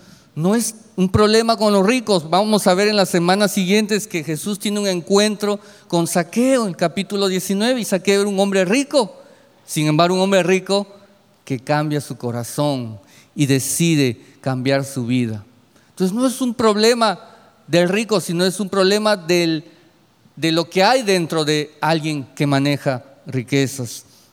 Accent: Peru; now in United States; crecí en un hogar donde me dieron todo de niño, allá en Perú

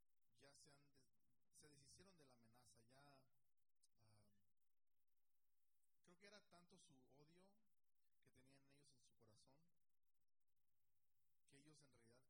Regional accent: United States; yo crecí en Estados Unidos, pero yo tengo muchas inseguridades con mi inglés y más con el español. Creo que hablo un español como, pues yo digo, sí, hablo un español como medio raro, porque meto muchas palabras como Spanglish, ¿no?

